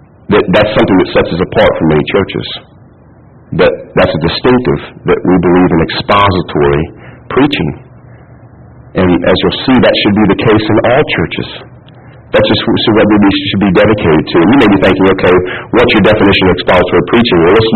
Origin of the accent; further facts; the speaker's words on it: Kentucky, United States; if you don't know, I'm from Kentucky